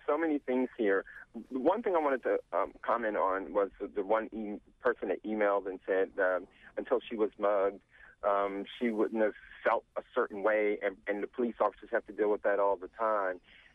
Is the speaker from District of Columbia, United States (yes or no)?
yes; Washington, District of Columbia, United States; now in Baltimore, United States; I grew up in Southeast Washington, Anacostia. I'm in Baltimore now.